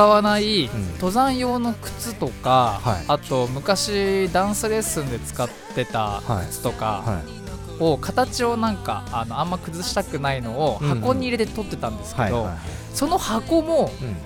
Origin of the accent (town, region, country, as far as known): Fujisawa, Kanagawa, Japan